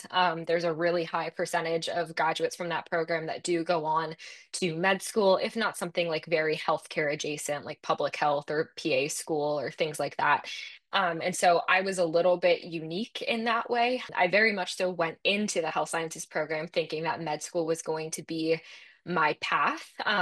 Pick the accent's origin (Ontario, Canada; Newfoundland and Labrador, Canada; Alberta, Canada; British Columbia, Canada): Ontario, Canada; Burlington; where I grew up in Burlington are only about 20 minutes apart